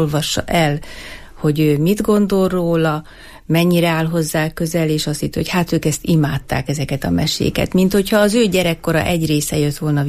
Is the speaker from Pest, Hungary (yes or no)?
no; Eger, Heves, Hungary; mivel egri vagyok